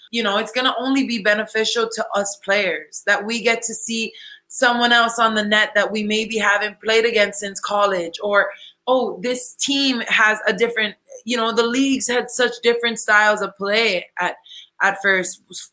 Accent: Hawaii, United States; just see the way that I sing for my hometown in Hawaii.

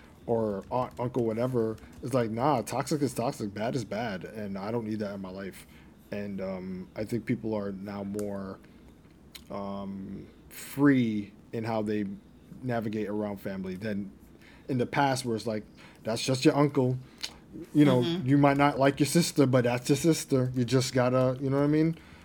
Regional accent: Grenada; I'm not talking about the fact that we're from Grenada and just read it in the flag.

